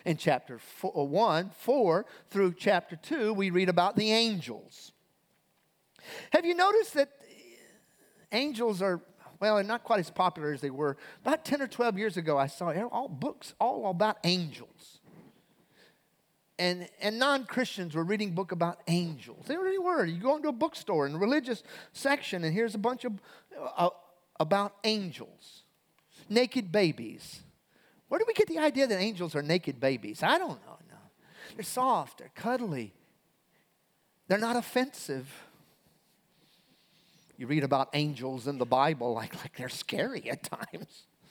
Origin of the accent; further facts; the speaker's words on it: South Carolina, United States; I'm from South Carolina. I married a girl from Philadelphia.